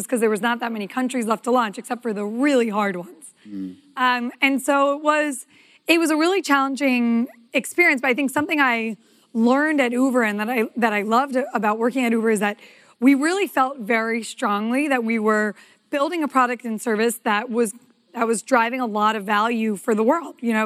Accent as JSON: {"language": "English", "country": "United States", "said": "And so I am American, but my team was all Uruguayos for the most part"}